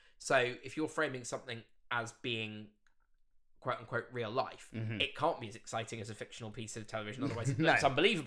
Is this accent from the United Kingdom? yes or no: yes; United Kingdom; being British, I just wanted to just talk a little bit about whether we do think this trope is particularly prevalent in UK sitcoms